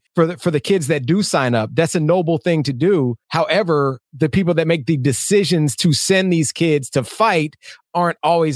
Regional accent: Atlanta, Georgia, United States; I grew up in Atlanta, so I'm not, I can't claim rural America, but I'm familiar with small towns in America

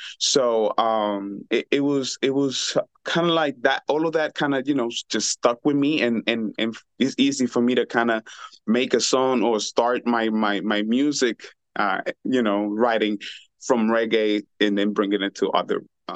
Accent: La Ceiba, Atlántida, Honduras; I'm originally from La Ceiba, Honduras. Yes, you said it right.

